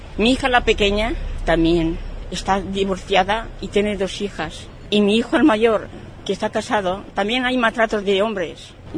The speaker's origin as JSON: {"language": "Spanish", "town": "Paterna", "region": "Valencian Community", "country": "Spain", "said": "y yo soy valenciana, yo soy de Paterna"}